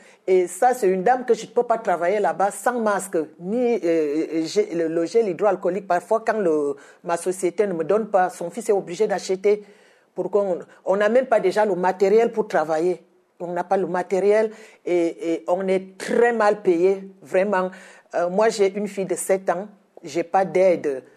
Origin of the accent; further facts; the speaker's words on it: Cameroon; Chez moi, je suis camerounaise.